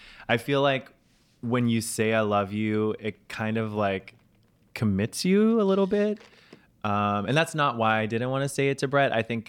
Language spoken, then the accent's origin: English; New York, United States; But ultimately, I'm a New Yorker.